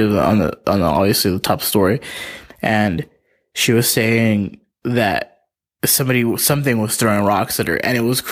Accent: Palmdale, California, United States; I'm from Palmdale, California.

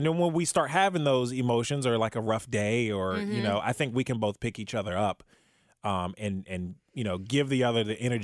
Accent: Maryland, United States; I'm originally born and raised from in Maryland.

